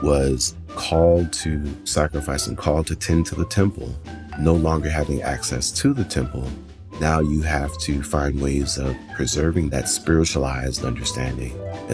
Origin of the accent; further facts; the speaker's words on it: Pasadena, California, United States; there was a seminary in my hometown in Pasadena, California.